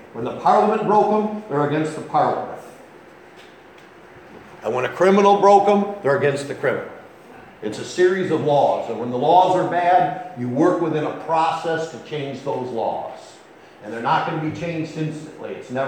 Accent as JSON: {"language": "English", "country": "United States", "said": "just because I'm an American, my country right or wrong"}